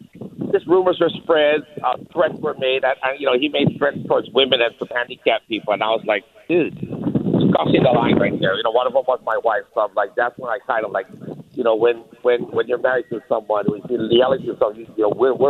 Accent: Hawaii, United States; All my friends lost property. All my hometown where I grew up, all the houses I moved in and my families lived in.

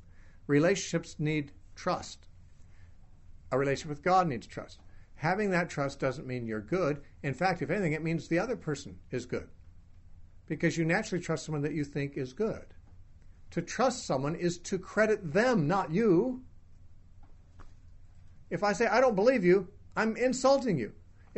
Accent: California, United States; Just like you believe I'm from California.

